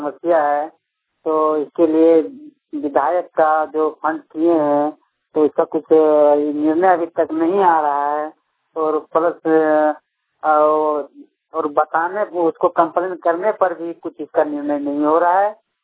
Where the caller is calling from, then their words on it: Kasnapura, India; माथो ग्राम कसनापुरा थाना डूंगरी से बोल रहे हैं।